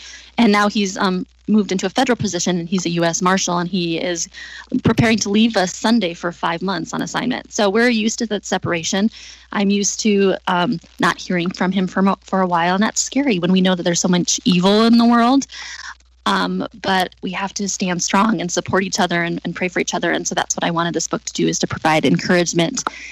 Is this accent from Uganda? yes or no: no; South Dakota, United States; I am a local from the Black Hills. I love that I live in South Dakota